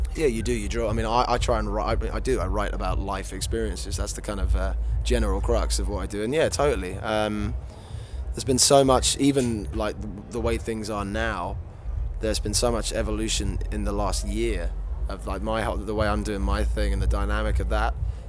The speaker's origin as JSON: {"language": "English", "town": "Hitchin", "region": "East of England", "country": "United Kingdom", "tie": "born or raised there", "said": "Like my hometown is Hitchin in Hertfordshire, and it's about probably 40 minutes from here."}